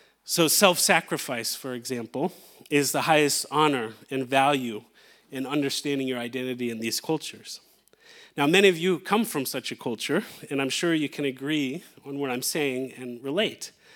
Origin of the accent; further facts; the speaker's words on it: United States; I'm a friend. I'm an American. I can't shake it. I'm a foreigner.